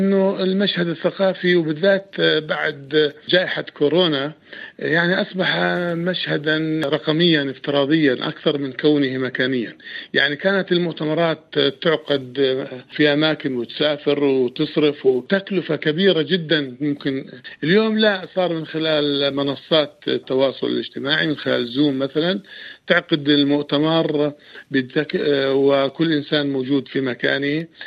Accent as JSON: {"language": "Arabic", "country": "Palestine", "tie": "born or raised there", "said": "أنا ولدت وعشت في فلسطين وأنا ما زلت أحمل هويتي الوطنية."}